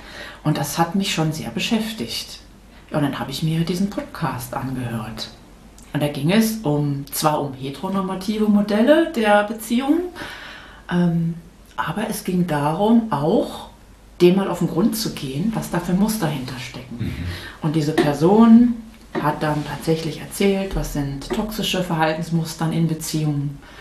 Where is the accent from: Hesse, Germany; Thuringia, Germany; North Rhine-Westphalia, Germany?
North Rhine-Westphalia, Germany; Ich bin in Nordrhein-Westfalen groß geworden.